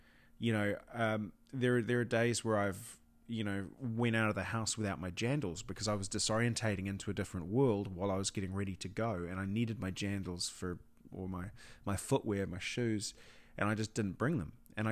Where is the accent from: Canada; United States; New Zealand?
New Zealand; accent: Kiwi; to mind my Kiwi accent, veranda might be another word